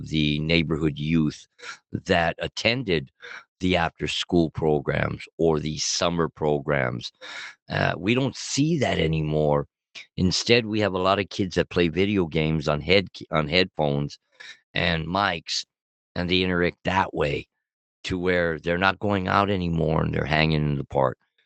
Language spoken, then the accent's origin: English; California, United States; growing up in Montevideo, California, I used to go to a lot of those park programs after school or a summer.